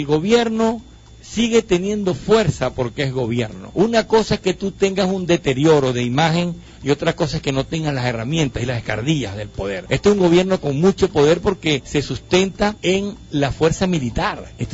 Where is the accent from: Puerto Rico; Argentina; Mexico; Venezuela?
Venezuela; porque somos todos venezolanos protegidos por esta constitución.